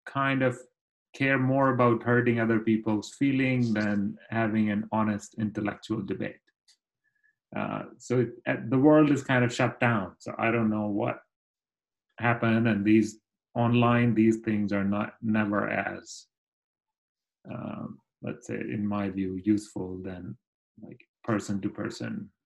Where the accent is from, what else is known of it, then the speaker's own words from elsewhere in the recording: India; I grew up in India.